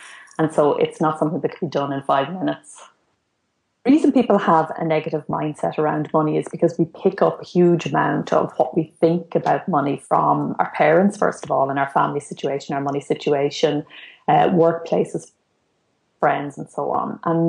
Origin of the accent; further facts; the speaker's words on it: Ireland; I grew up in the Ireland of Charlie Haughey